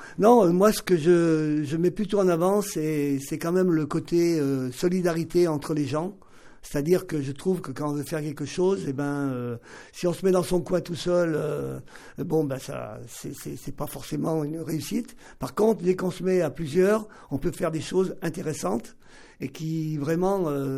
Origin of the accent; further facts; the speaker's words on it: La Tour-du-Pin, Auvergne-Rhône-Alpes, France; born there; now in Grenoble, France; Moi, je suis né à la Tour du Pin.